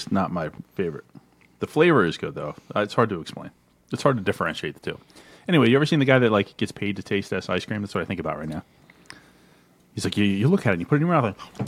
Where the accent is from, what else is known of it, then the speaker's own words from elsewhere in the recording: Canada; So, I'm Canadian.